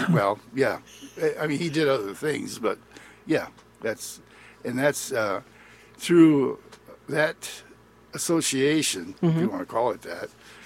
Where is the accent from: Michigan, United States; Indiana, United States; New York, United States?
Michigan, United States; Arcadia; Yes, I was born in 1950. I was raised in Arcadia